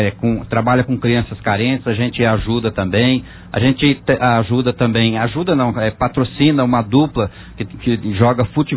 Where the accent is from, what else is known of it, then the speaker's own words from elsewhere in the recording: Monte Alto, São Paulo, Brazil; moved away as an adult; now in Franca, Brazil; Eu saí de Monte Alto, João, com 18 anos. Não vou falar a minha idade, mas faz 40 anos que eu estou em Franca.